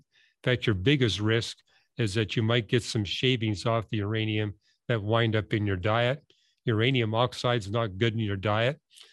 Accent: Canada; I grew up in Canada

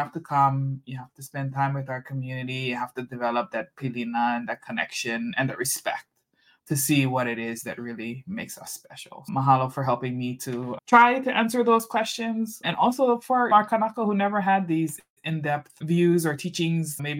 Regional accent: Hawaii, United States; Like, being Hawaiian, it's just who we are. Like, we do these things.

